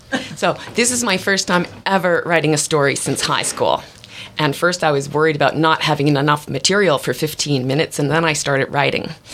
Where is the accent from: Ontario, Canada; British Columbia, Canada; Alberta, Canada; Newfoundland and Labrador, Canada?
Newfoundland and Labrador, Canada; I grew up in Newfoundland. The province is known as Newfoundland and Labrador. And I grew up in the west coast of Newfoundland in a small village of 16 houses. I was 3 miles inland